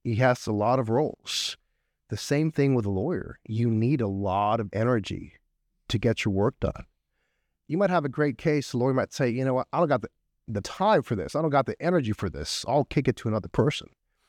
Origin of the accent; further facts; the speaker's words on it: Texas, United States; that's how I felt about, growing up in South Texas.